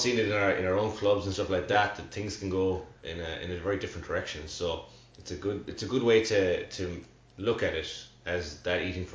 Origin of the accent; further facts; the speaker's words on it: Ireland; But I think that's where we can be difficult as Irish people.